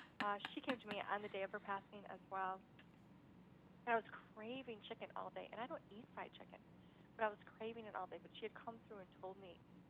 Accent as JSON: {"language": "English", "region": "Michigan", "country": "United States", "said": "because I'm from Michigan originally"}